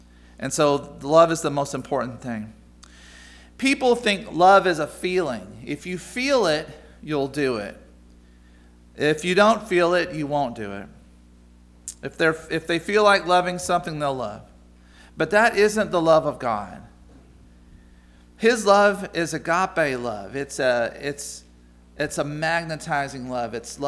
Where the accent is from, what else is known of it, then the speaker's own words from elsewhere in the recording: United States; my mother and I, we were raised right in the Alabama-Tennessee line